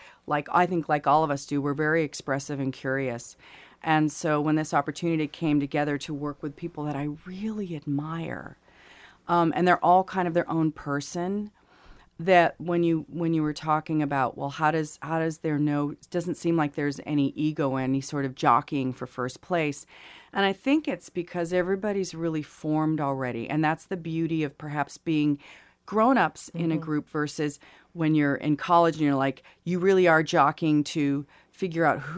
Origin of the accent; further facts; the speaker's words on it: Phoenix, United States; also born or lived in Portland; I was raised in Phoenix and Portland predominantly.